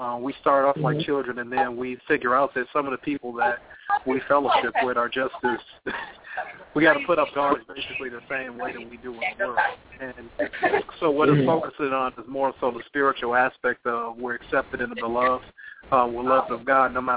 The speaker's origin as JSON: {"language": "English", "town": "Chicago", "region": "Illinois", "country": "United States", "lives_now": "East Chicago, United States", "said": "You know, I'm from Chicago, but I live in East Chicago now."}